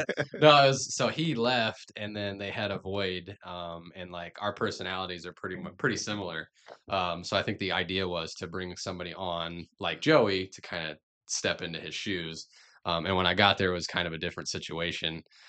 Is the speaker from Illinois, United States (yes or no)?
yes; Peoria, Illinois, United States; born and raised in Peoria as well. Been here my entire life, only went to school about an hour away.